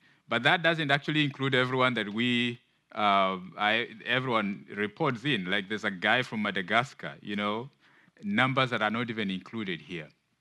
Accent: Kenya; I'm from Africa, Kenya.

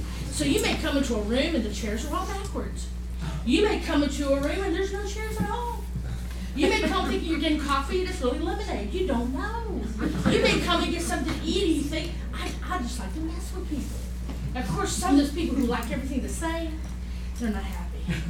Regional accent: North Carolina, United States; I'm from North Carolina, and yes, I drove here.

